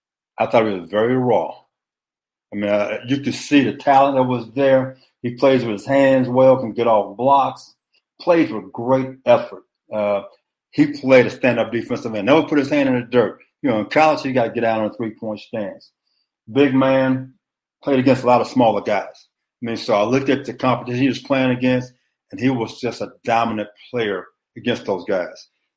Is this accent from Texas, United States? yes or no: yes; Beaumont, Texas, United States; I'm from Beaumont, Texas, okay?